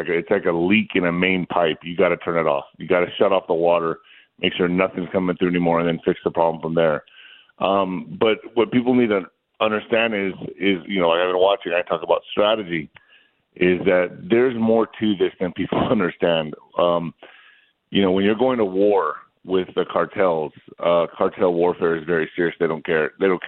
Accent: El Paso, Texas, United States; So I was raised in El Paso, Texas. I still live here, so I've been both sides of the border

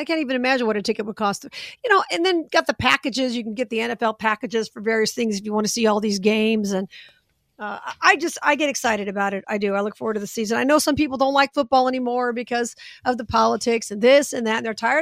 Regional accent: Las Vegas, Nevada, United States; Story today, y'all know, hopefully you know, Vegas is my hometown.

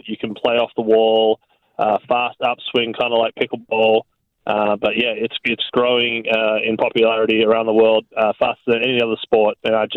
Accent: Perth, Western Australia, Australia; now in United States; Yeah, I'm from Perth, Western Australia originally, but I've lived in the U.S. for 15 years.

